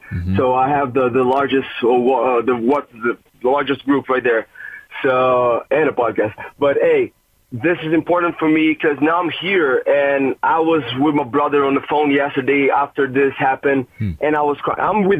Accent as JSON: {"language": "English", "country": "Brazil", "second_language": "English", "said": "I'm Brazilian. I'm from Brazil, and I've been watching the Lakers from my hometown with 6 hours of difference for over 10 years."}